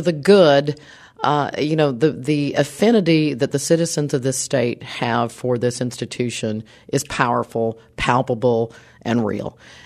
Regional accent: Texas, United States; Obviously worked in my home state of Texas.

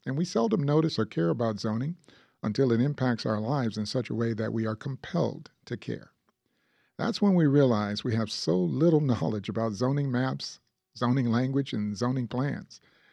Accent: Houston, Texas, United States; because I grew up in Houston, too, so that really surprised me.

